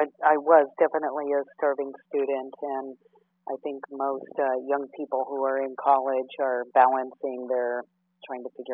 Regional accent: Long Beach, California, United States; I grew up in a beach town. I was born in Long Beach, so was always at the ocean

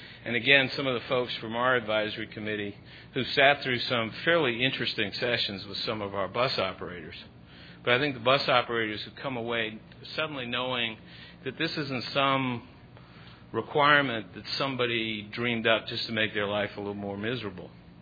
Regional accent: England, United Kingdom; now in United States; Incidentally, I'm an English immigrant.

